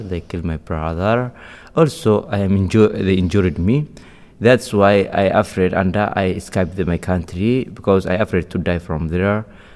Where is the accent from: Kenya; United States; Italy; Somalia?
Somalia; English is a second language; now in France; I prefer to die in the sea Mediterranean because I come from Somalia, I come in Sudan, I come in Libya